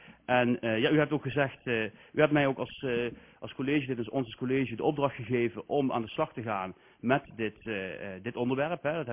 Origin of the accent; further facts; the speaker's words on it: Heerlen, Limburg, Netherlands; Dat heb ik bijna niet kunnen missen als Heerlenaar, misschien kan ik wel zeggen als Nederlander.